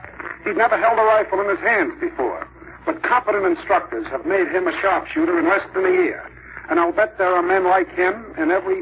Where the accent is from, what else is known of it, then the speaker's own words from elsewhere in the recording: New York, United States; I was born and raised in New York. I used to think America was a suburb of New York.